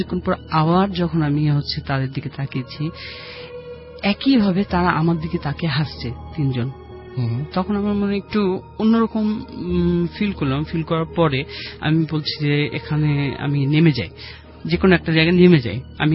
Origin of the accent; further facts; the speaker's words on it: Rajshahi, Rajshahi Division, Bangladesh; সবাই জানে যে আমি রাজশাহী থেকে এসেছি.